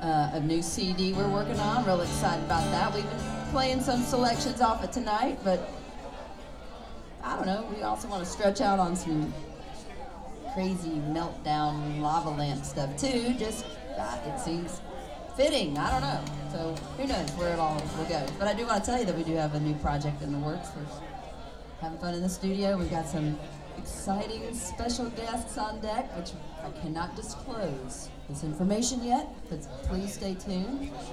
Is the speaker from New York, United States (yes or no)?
no; Georgia, United States; Funky man from Georgia, my hometown.